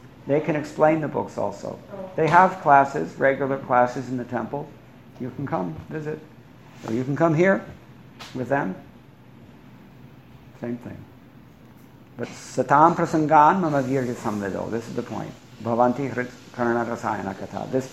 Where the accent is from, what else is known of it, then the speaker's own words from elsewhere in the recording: United States; How can I understand it? I'm an American. And I was only a kid when I got these books.